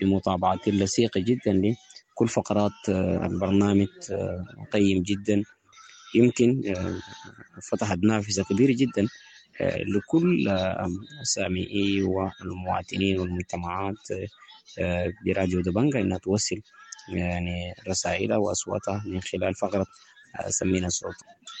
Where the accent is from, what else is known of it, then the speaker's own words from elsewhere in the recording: Sudan; نحن والله كسودانيين وبالذات نحن النازحين في معسكرات النزوح